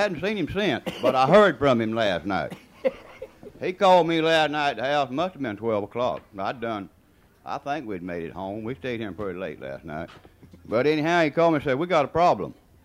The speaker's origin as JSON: {"language": "English", "town": "Steinhatchee", "region": "Florida", "country": "United States", "said": "But anyhow, I'm from Steinhatchee. Do y'all know where Steinhatchee is?"}